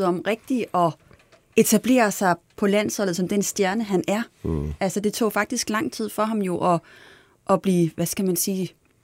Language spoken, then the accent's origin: Danish; Region of Southern Denmark, Denmark; ligesom man som dansker er stolt, når det går Danmark godt, så er man som fynbo også virkelig stolt